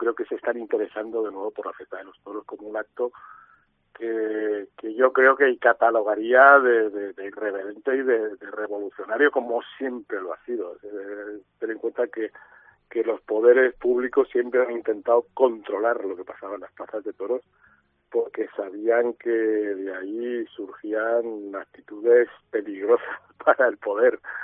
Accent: Madrid, Community of Madrid, Spain; yo soy madrileño y lo llevo muy a gala

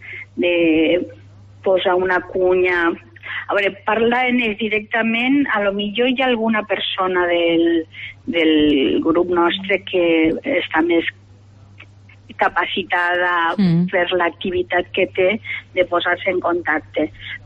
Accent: Benicarló, Valencian Community, Spain; nosaltres som de Benicarló, però no és una reivindicació de Benicarló, és una reivindicació de tota la nostra comarca

